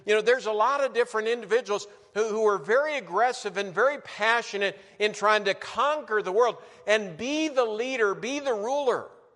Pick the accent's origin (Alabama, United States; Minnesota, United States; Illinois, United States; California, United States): Minnesota, United States; New Ulm; Now, by the way, I grew up in New Ulm, Minnesota. New Ulm's a small town.